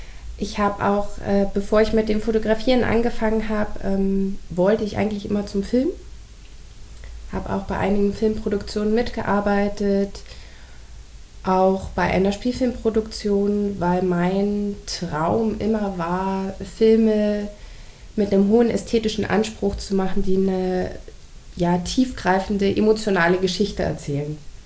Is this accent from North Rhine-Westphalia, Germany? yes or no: no; Rednitzhembach, Bavaria, Germany; komme aus Rednitz-Hembach bei Nürnberg. Wir leben da zu viert in einem wunderschönen Häuschen mit einem großen Garten.